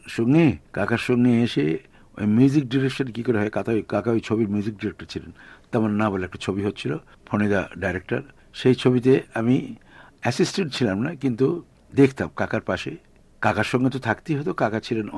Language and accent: Bangla; Kolkata, West Bengal, India; born there; আমার জন্ম কলকাতায় এমনই একটি পরিবারে যেখানে গান বাজনা মোটেই ছিল না।